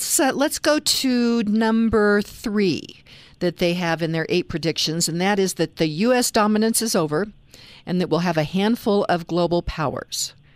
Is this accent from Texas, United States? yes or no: no; Kansas, United States; I am from Western Kansas, a farming, ranching community.